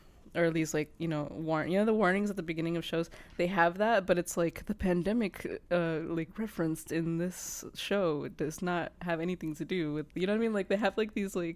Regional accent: Texas, United States; Fries and gravy, which as a Texan, that's fine with me.

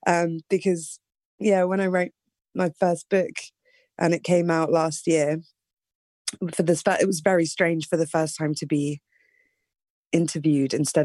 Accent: London, United Kingdom; I'm from Northwest London, and then I grew up with my mum just in the countryside, mostly outside of London.

